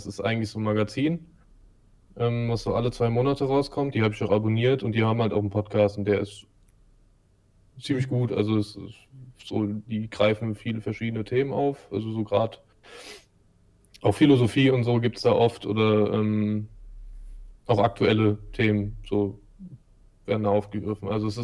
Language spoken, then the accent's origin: German; Germany; Und als Deutscher dürfen wir halt nicht deutsch sein.